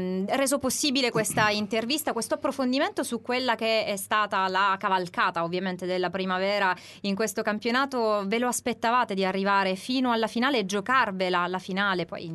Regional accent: Sicily, Italy; siamo siciliani

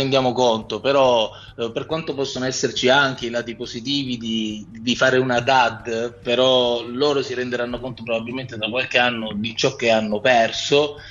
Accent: Southern Italy, Italy; da buon terrone vi posso assicurare

